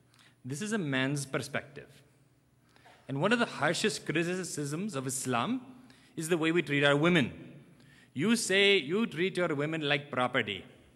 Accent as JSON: {"language": "English", "region": "Kashmir", "country": "India", "said": "I am from Kashmir, but first I am a Muslim."}